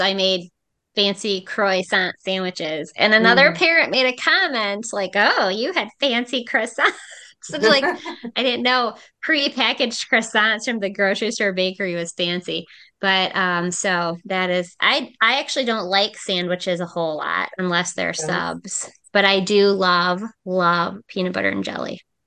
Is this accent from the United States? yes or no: yes; Midwest, United States; Of course, as a Midwesterner, I like lots of mayonnaise.